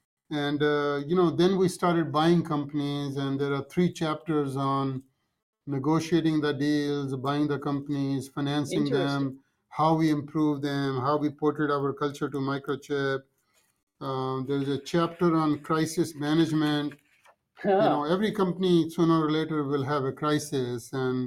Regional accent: India; moved away as an adult; now in United States; The book starts with, my upbringing, growing up in India, and then how I came to America, went through very difficult times. I came to US with $150 in my pocket with nothing to fall back on

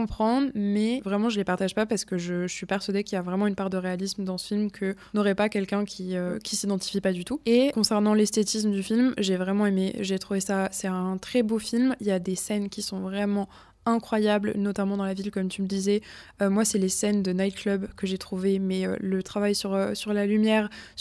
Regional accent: France; de découvrir ce que j'ai loupé en grandissant en France

